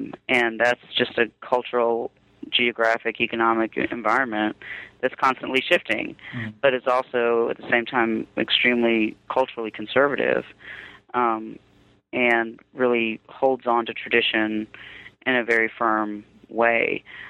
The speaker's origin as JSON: {"language": "English", "region": "Southern United States", "country": "United States", "said": "being Indian, being American, being Southern, all at the same time, and not, you know, not concerned about there being a conflict between those three identities."}